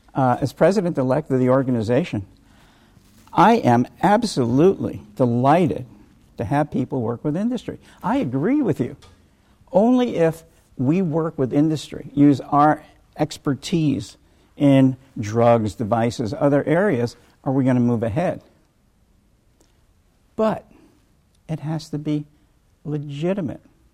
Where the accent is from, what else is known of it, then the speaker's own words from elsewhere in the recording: Minnesota, United States; I'm from Minnesota